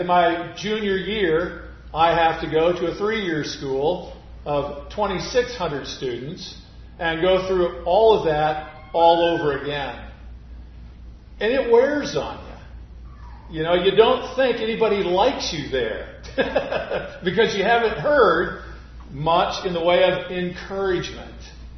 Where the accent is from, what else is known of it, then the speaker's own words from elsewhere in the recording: Buffalo, New York, United States; And number two, I was from Buffalo.